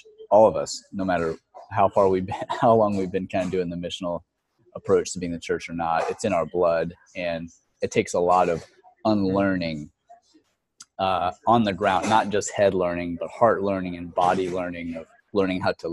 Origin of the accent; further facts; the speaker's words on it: Texas, United States; I know that in Texas, I'm from Texas as well.